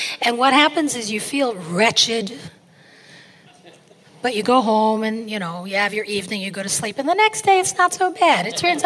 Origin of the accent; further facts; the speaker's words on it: Ohio, United States; I am from Ohio.